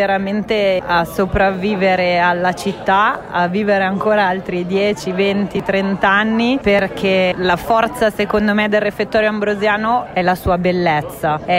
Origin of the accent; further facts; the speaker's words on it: Milan, Lombardy, Italy; Io sono di Milano